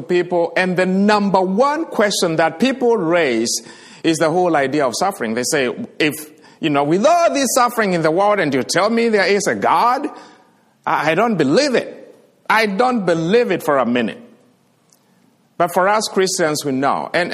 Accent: Kenya; at least you can tell now from my accent, I am from Kenya.

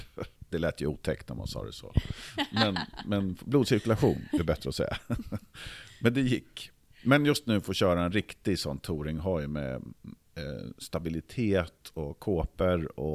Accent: Nykvarn, Stockholm County, Sweden; Jag kommer från Nykvarn

